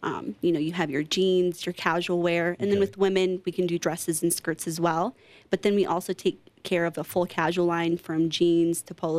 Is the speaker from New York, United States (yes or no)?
no; Florida, United States; So I'm from Florida, went to Florida State University, graduated in 2010